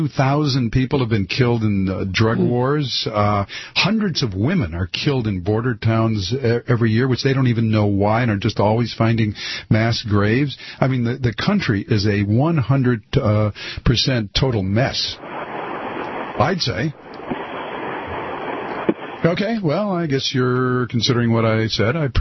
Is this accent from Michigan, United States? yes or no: yes; Detroit, Michigan, United States; You know, I'll tell you, my friend, I was born and raised in Detroit.